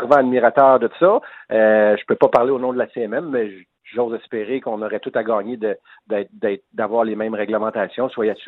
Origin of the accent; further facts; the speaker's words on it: Mascouche, Quebec, Canada; même dans mon coin de pays, ici chez nous, à Mascouche